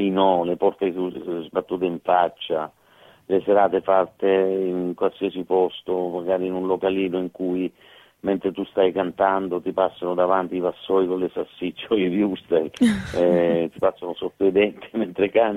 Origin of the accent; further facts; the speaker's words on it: Vizzini, Sicily, Italy; Quando ero ragazzino, abitavo a Vizzini, parliamo degli anni 60